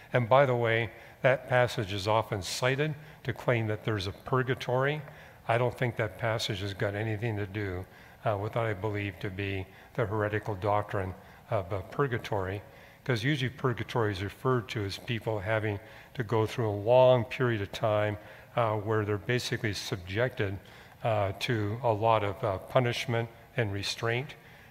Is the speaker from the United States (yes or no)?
no; British Columbia, Canada; when I was growing up in British Columbia